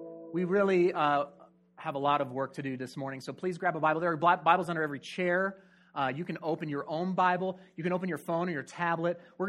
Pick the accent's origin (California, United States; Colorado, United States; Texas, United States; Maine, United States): Colorado, United States; Colorado Springs; We grew up in Colorado Springs. Colorado Springs is a big city, but it's not big, okay?